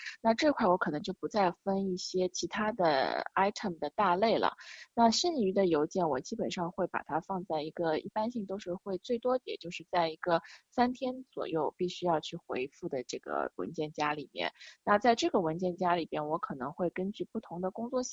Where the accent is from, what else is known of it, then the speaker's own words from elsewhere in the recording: China; 我们中国人